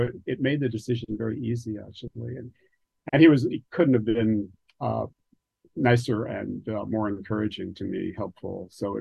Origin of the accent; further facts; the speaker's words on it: Montreal, Quebec, Canada; I was born and raised in Montreal, in a section of town called Côte-Saint-Luc, which was a young, sort of newly formed suburb. It used to be farmland, but there was this new tract of houses that young families moved into.